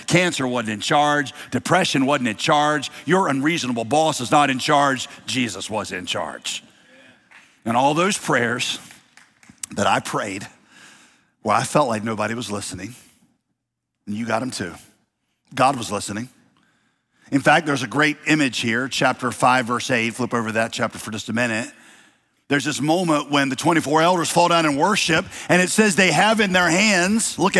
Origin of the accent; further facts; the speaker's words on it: Winston-Salem, North Carolina, United States; I grew up in Winston-Salem. That was my home city. The time I was two, went to college, Winston-Salem.